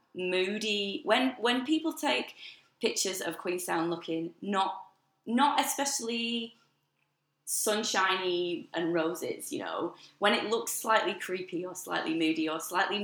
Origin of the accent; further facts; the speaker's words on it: Manchester, North West England, United Kingdom; moved away as an adult; I'm from Manchester, so, you know, love the city.